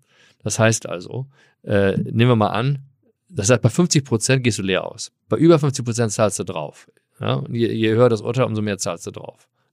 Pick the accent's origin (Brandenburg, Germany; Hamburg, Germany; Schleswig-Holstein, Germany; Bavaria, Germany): Hamburg, Germany; also born or lived in California, United States; ich bin ja hier aufgewachsen in Hamburg